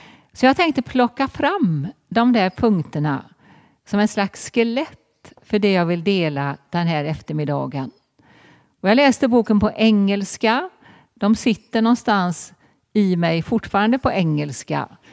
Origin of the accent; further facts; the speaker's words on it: Marstrand, Västra Götaland County, Sweden; ute i Marstrand, där jag kommer ifrån och där jag fortfarande är privilegierad nog att ha kvar mitt barndomshem